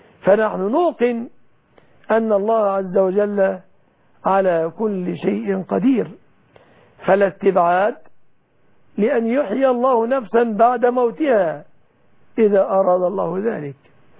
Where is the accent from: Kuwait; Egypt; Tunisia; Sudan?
Egypt; بلادنا مصر